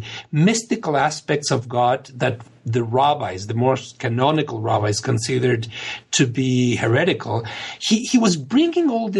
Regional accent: Mexico; But when growing up in Mexico, I had many friends that would tell me that either they were crypto-Jews or were descendant of crypto-Jews

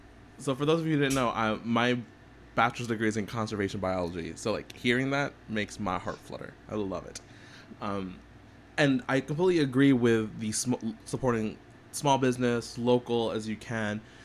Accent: New York, United States; I'm like, I'm from New York.

